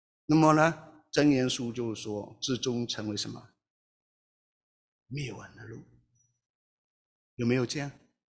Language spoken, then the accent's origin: Chinese; Malaysia; 我们是马来西亚人，老家乡。我如果回去马来西亚讲道